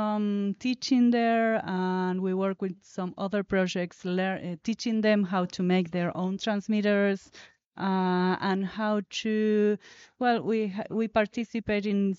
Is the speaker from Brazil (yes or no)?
no; Argentina; I come from Argentina. I work there in several projects.